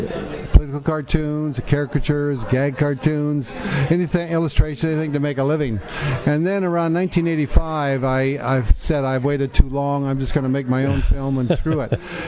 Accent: Oregon, United States; Yeah, I'm from Oregon originally

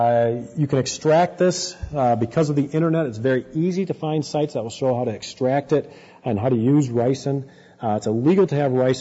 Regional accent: Michigan, United States; I come from Michigan, and Michigan State has a large veterinary school

